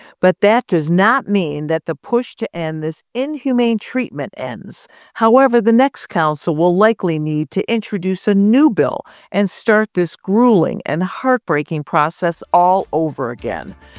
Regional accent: New York, United States; so heartbreaking for me to witness as a New Yorker for decades.

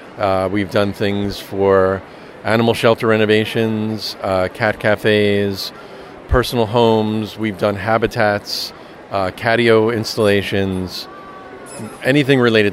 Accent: New York, United States; now in Melbourne, United States; We're here in Melbourne, Florida. I'm from New York originally. I've been down here, down here like 13 years almost.

